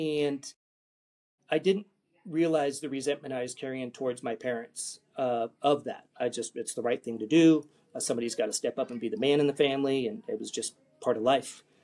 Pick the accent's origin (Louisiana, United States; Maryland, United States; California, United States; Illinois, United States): California, United States; I grew up very poor in the Salton Sea, 50 miles south of Palm Springs. It's the armpit of the world.